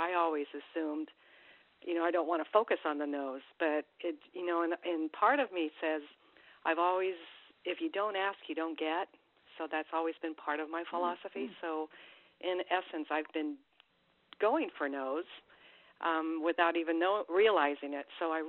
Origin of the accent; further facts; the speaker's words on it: Salinas, California, United States; And I'm from Salinas, California, and I really enjoyed this call.